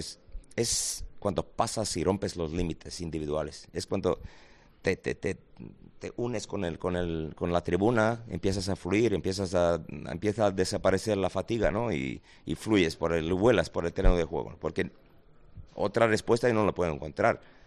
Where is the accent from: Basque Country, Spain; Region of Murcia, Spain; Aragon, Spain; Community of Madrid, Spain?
Community of Madrid, Spain; accent: Madrid; also born or lived in Marbella; Bueno, de madrileño, luego marbelí.